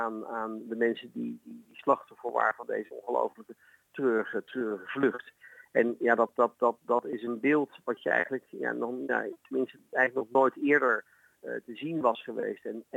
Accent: Netherlands; Maar je ook kan zien dat we als Nederlanders ook in groot verdriet samen zijn.

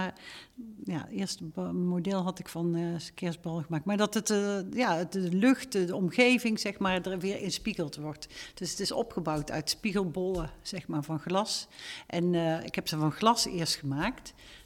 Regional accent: North Brabant, Netherlands; die worden ook in Brabant gemaakt waar ik vandaan kom.

